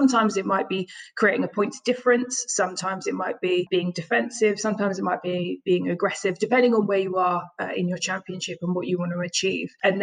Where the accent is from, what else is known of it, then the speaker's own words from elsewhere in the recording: United Kingdom; born there; I was born in the United Kingdom